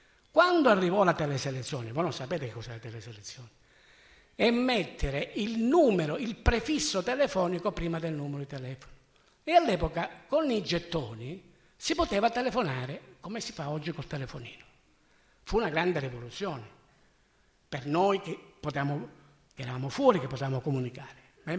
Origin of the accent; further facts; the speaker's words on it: Calabria, Italy; also born or lived in Turin; Io, quando avevo qualche anno più di voi, non avendo la mia terra, la Calabria, un'università, andai a studiare a Torino